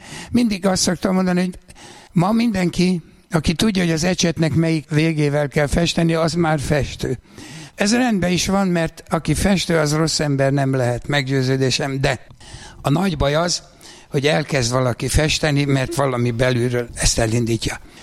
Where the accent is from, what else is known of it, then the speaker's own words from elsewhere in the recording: Ráckeve, Pest, Hungary; Az, hogy én Ráczkevén születtem, és ide visszaköltöztem, meg mindig is ráczkevei festő voltam